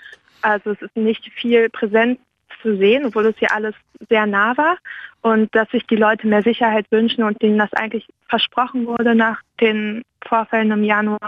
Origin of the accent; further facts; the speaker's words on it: Germany; now in France; das habe ich auch als Deutsche hier in Frankreich gemerkt